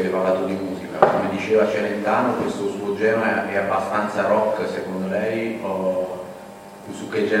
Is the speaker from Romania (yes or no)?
no; Naples, Campania, Italy; Sono di Napoli.